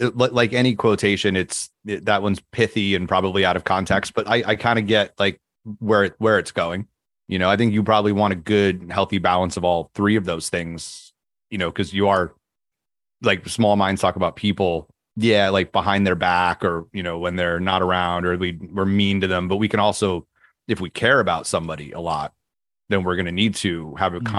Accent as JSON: {"language": "English", "region": "Connecticut", "country": "United States", "tie": "born or raised there", "said": "I was brought up in the Roman Catholic Church. Okay. And very early on, I found that I took it seriously. I didn't take school seriously. Like, I went to a Roman Catholic school. We were part of the parish. Everybody knew everybody. It was a good, solid community here in Southern Conne"}